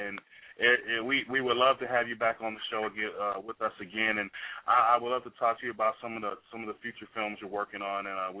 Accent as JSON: {"language": "English", "town": "Chicago", "region": "Illinois", "country": "United States", "tie": "born or raised there", "lives_now": "Arizona, United States", "said": "I reside here in Arizona, but I'm from Chicago, so."}